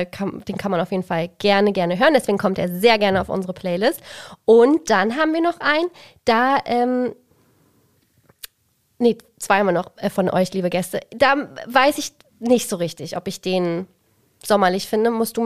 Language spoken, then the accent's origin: German; Greece; ich bin ja auch Griechin, Griechin bin ich.